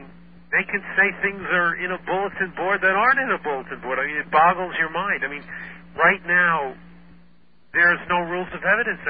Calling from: Ridgewood, New Jersey, United States; It's Ridgewood, New Jersey.

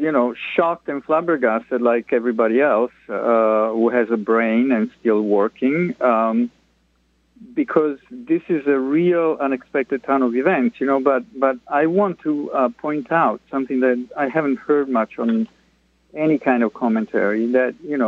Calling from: New York, United States; Yes, indeed. I'm calling from New York.

